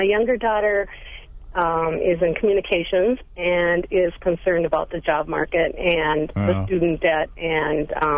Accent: Wisconsin, United States; I grew up in Burnett County and my dad was a sand poor farmer

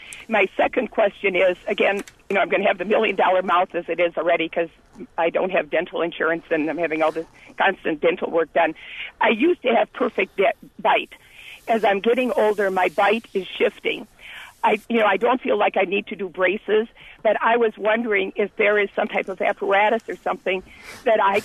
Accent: Kentucky, United States; I'm traveling on the road, so I'm actually from Kentucky.

